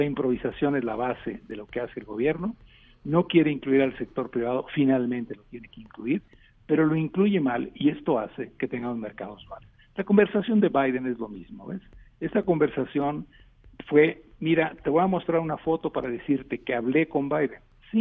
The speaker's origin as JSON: {"language": "Spanish", "country": "Mexico", "said": "empezar a integrarnos como mexicanos"}